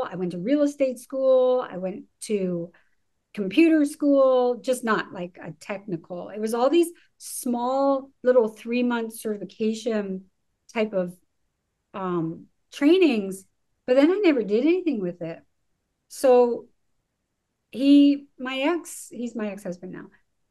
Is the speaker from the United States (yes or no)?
no; Canada; Originally, I was born and raised in Canada